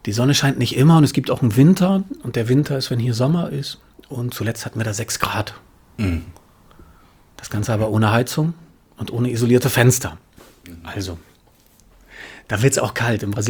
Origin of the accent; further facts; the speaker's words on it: Rostock, Mecklenburg-Vorpommern, Germany; als Rostocker, der hier Fahrrad fährt, der hier unterwegs ist.